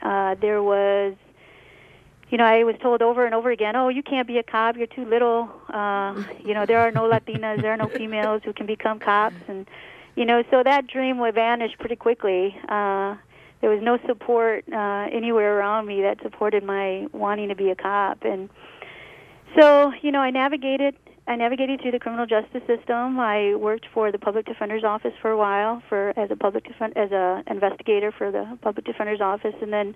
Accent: Wautoma, Wisconsin, United States; born there; also born or lived in Texas / California; I was born in Wautoma, Wisconsin, which is crazy. When I tell people that, they just laugh. My parents were migrant farm workers, so they traveled through the seasons. We traveled a lot as a young kid.

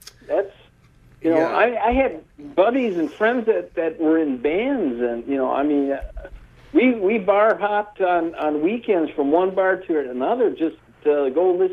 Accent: Pewaukee, Wisconsin, United States; Well, local around, I'm from the Pewaukee area.

